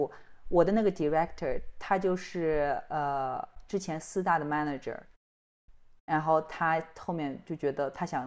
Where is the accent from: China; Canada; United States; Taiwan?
China; 我们就是从小是在国内是以系统化的学习